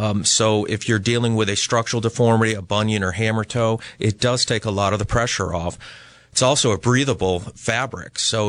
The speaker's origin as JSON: {"language": "English", "region": "Massachusetts", "country": "United States", "said": "I am from here. I'm originally from Western Mass. So for me, this is coming home."}